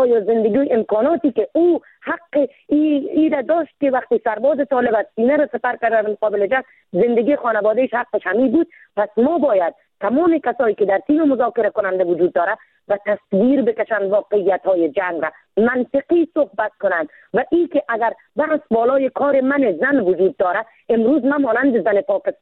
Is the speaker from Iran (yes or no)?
no; Afghanistan; ولی من زن افغان هستم، من شیر زن هستم.